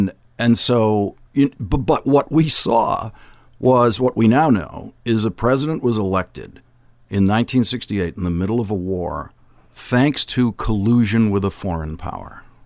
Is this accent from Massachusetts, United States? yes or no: yes; Boston, Massachusetts, United States; I grew up in Dorchester, which is above where my father grew up.